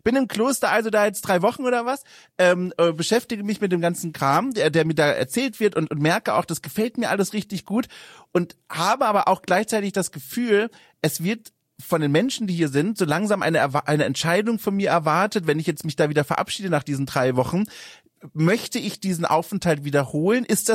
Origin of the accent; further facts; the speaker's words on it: Bavaria, Germany; auch Süddeutschland, ich komme aus Franken